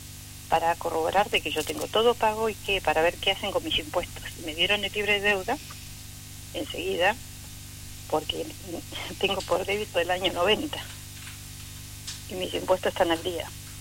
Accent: Tierra del Fuego, Argentina; yo soy nacida acá en Tierra del Fuego. Soy fueguina. Ya somos cuatro generaciones. Entre mis padres, yo, mis hijos, mis nietos.

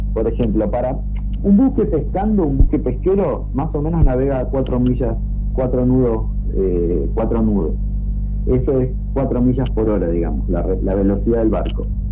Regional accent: Argentina; como argentinos que somos, y como controladores y soberanos de nuestro mar

